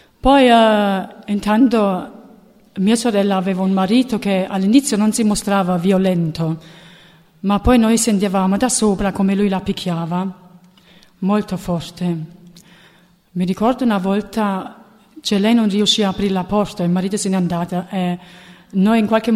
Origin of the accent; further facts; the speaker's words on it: Germany; Allora, io sono nata e cresciuta in Germania, però i miei genitori sono di Torre Annunziata, cioè di Napoli.